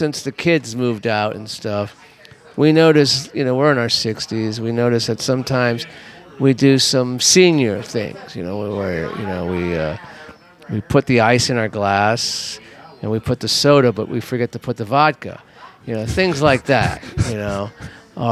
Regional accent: Los Angeles, California, United States; No, growing up in Los Angeles, I never had a desire to go to Hawaii.

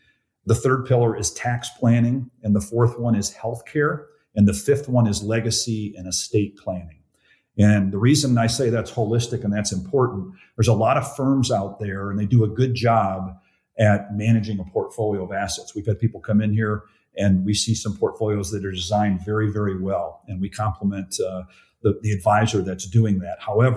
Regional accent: Chicago, Illinois, United States; I always tell people I'm from the South. I'm from the South part of Chicago, but moved here shortly after graduating from Purdue University.

